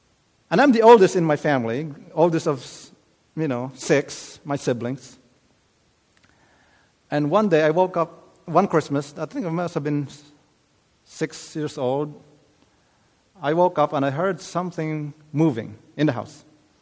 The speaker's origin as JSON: {"language": "English", "country": "Philippines", "tie": "born or raised there", "lives_now": "United States", "said": "I remember as a kid growing up in the Philippines, we didn't have much money"}